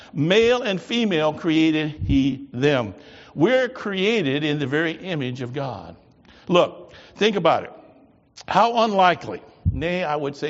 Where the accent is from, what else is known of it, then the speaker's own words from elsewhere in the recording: United States; because I'm American, I have fetish about kings.